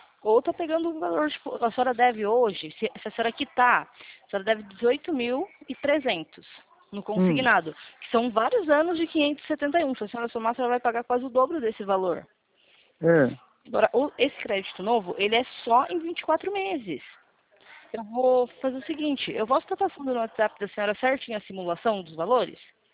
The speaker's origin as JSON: {"language": "Portuguese", "town": "Itapetininga", "region": "São Paulo", "country": "Brazil"}